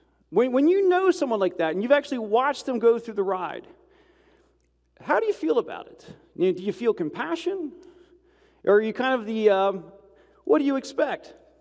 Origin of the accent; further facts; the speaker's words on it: New Jersey, United States; I grew up in a in New Jersey, but it was a Southern Baptist church. It was Southern New Jersey